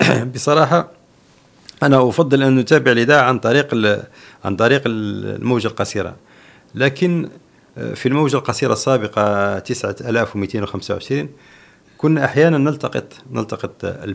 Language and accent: Arabic; Algeria; أقترح أيضا أو أتمنى أن تكون تبادلات تجارية بين بلدي الجزائر وإندونيسيا